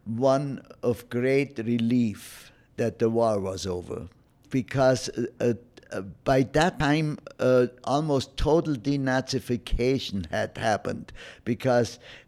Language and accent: English; Oberstdorfen, Bavaria, Germany; English is a second language; now in United States; I had a haircut in my hometown of Oberstdorfen